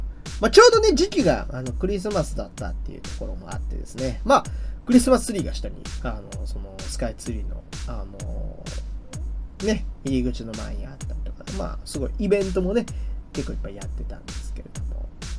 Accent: Hokkaido, Japan; 北海道にも、結構僕の地元の道東の方にあるですね

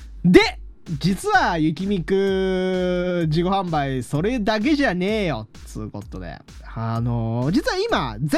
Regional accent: Hokkaido, Japan; どさんこ出身の僕から言わせると別にそんなに寒くはなかったんだけど

